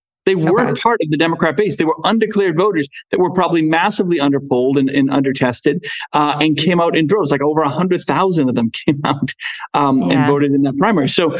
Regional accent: New England, United States; I'm from New England, you know

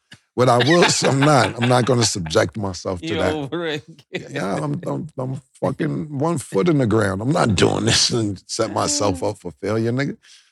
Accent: New York, United States; I think that congratulations to the Knicks, of course. I'm from New York.

